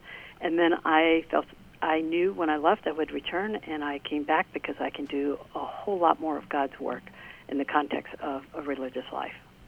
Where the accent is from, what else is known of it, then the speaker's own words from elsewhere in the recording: Fort Wayne, Indiana, United States; Well, Bridget, first of all, let me tell you, I am also from Fort Wayne, Indiana.